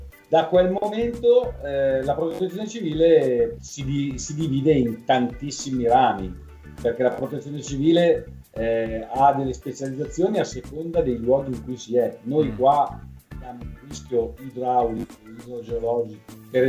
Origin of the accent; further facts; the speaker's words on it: Gorgonzola, Lombardy, Italy; io sono di Gorgonzola